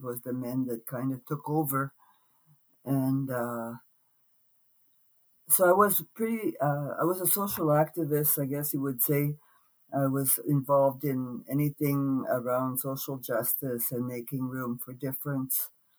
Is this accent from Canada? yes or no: yes; Vassar, Manitoba, Canada; I'm Métis from Manitoba. I was born in Vassar, Manitoba, in the southeast corner of the bush there. It's now called the Sandylands Forest because the government gave it to a pulp and paper mill and we had to move out.